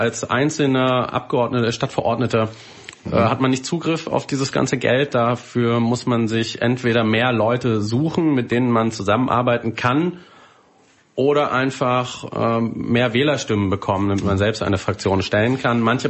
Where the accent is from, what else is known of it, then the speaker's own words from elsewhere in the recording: Berlin, Germany; ich komme immerhin aus Berlin bei Polen.